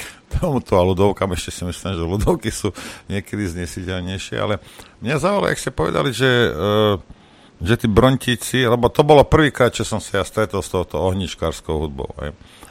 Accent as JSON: {"language": "Slovak", "town": "Šamorín", "region": "Trnava Region", "country": "Slovakia", "said": "U nás v Šamoríne to hovoria coverista."}